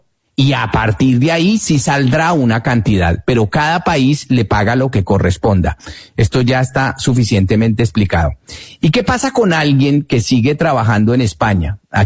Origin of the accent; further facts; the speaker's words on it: Colombia; teniendo en cuenta el hecho de que somos colombianos en el exterior.